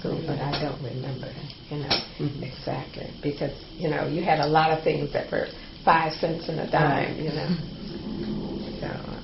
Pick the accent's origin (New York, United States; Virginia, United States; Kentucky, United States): Virginia, United States; Falls Church; Church. Well, the thing that I remember, because as I said, when I was small, I lived on Broad Street.